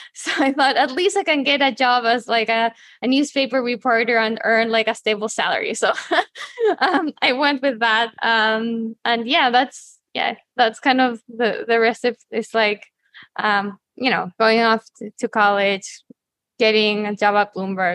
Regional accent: Santiago, Santiago Metropolitan Region, Chile; Well, I'm originally from Santiago, Chile. So that's where I was born.

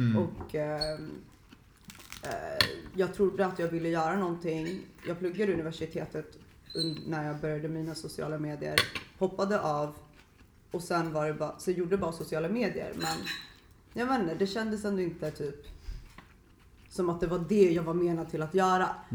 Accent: Jakobsberg, Stockholm County, Sweden; bodde jag i Stockholm, i Kista. Vilket har varit jättenice. Uppvuxen i Norrort. Jag är uppvuxen i Jakobsberg.

